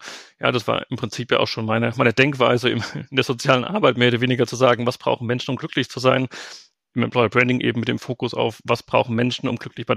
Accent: Bavaria, Germany; Damals war meine Heimat die Region rund um Würzburg.

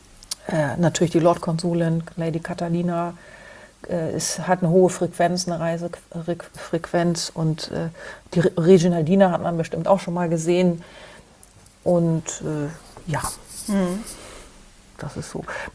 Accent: Hamburg, Germany; accent: Hamburg; Ich zum Beispiel benutze den auch, um meinen Hamburger Dialekt zu überdecken.

